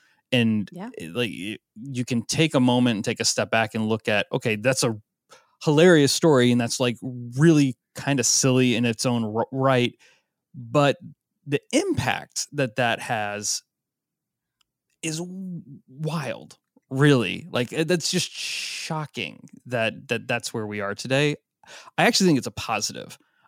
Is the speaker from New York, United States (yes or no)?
no; Florida, United States; I grew up in Florida, so we don't have seasons.